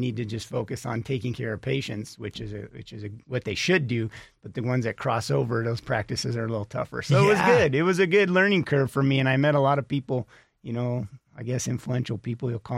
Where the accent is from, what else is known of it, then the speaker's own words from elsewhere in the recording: Las Vegas, Nevada, United States; No, Vegas is my hometown. I love Las Vegas. Why would you want to live anywhere else?